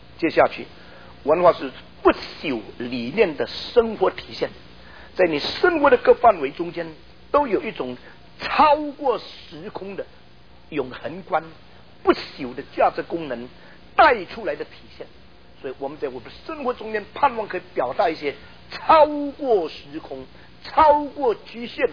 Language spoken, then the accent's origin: Chinese; Indonesia; also born or lived in China; 我生在中国，被上帝带到印尼，但是在印尼的时候读共产党的学校，说我不在国内